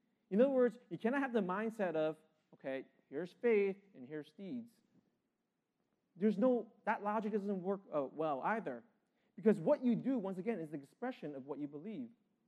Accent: Kuala Lumpur, Malaysia; visiting my hometown in Kuala Lumpur, Malaysia, right?

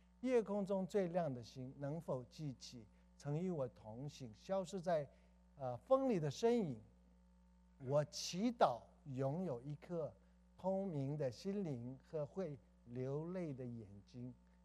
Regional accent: South Korea; Chinese is a second language; 因为我从小在韩国长大，国语有的时候学的不是很好

